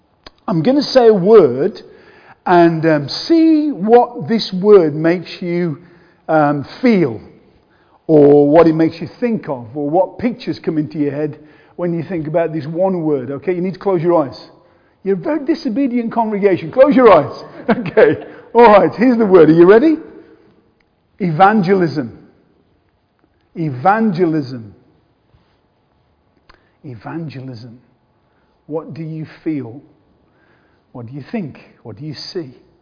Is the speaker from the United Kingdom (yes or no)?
yes; Wednesbury, West Midlands, United Kingdom; I mean, but I grew up in the Black Country. Anybody else from the Black Country? You know, between sort of Birmingham and Wolverhampton, that area, a place called Wensbury.